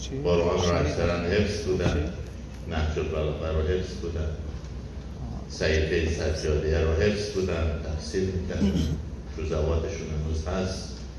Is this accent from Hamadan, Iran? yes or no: no; Mashhad, Razavi Khorasan, Iran; تو اون شهر من متولد شدم، بزرگ شدم و بعدم دبیرستانم